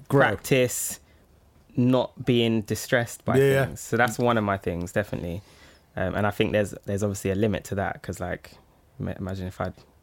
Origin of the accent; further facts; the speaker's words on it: Clapham, London, United Kingdom; also born or lived in Wiltshire; So I was born in Clapham in London, and both of my parents have had issues, and they weren't able to raise me.